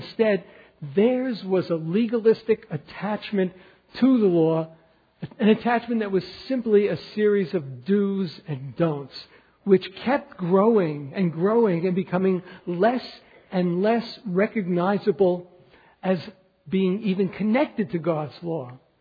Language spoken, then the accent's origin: English; New York, United States; When I was growing up in the Bronx, you were not to do work on the Sabbath.